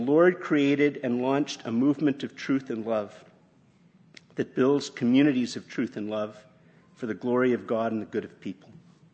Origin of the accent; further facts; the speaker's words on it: Canada; I'm very Canadian, eh? Yeah, I'm very Canadian.